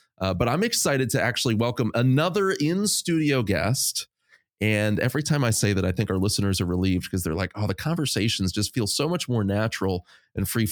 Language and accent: English; York, Pennsylvania, United States; Here in York, which is my hometown here.